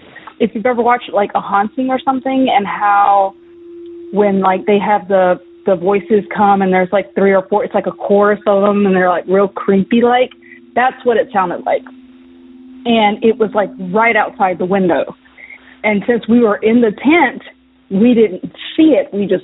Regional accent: Georgia, United States; I am from Georgia. This story happened in a small town in Georgia when I was about 7 or 8.

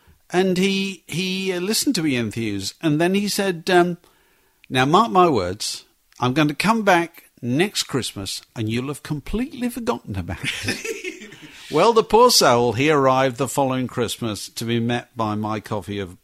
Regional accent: Yorkshire and the Humber, United Kingdom; I grew up in Yorkshire.

